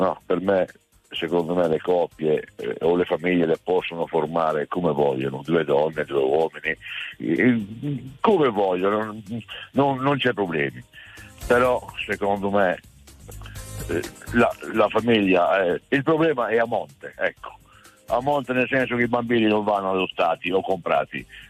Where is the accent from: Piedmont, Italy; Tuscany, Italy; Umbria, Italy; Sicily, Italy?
Umbria, Italy; Città di Castello; sono di Castello